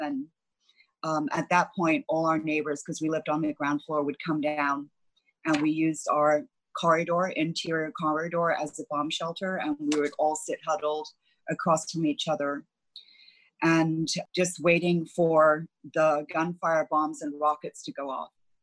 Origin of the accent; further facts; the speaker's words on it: Beirut, Beirut Governorate, Lebanon; also born or lived in Hong Kong; as a child, we moved from Hong Kong to Beirut, Lebanon. And that was in 1974, and I was 8 years old.